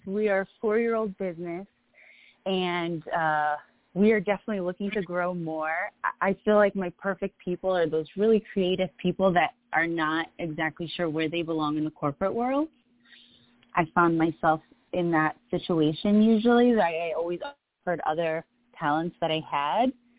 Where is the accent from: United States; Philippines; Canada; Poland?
Poland; I'm originally from Poland.